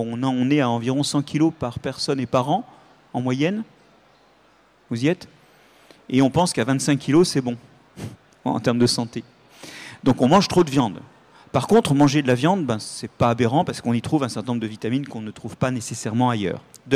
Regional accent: Brittany, France; Enfin, moi, je suis breton

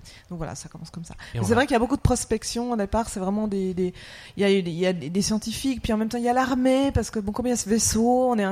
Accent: Switzerland; Donc, moi, je suis suisse, hein, si jamais.

